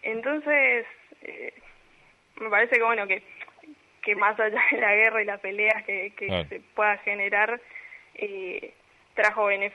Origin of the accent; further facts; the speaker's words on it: Oberá, Misiones, Argentina; Sí, de Oberá.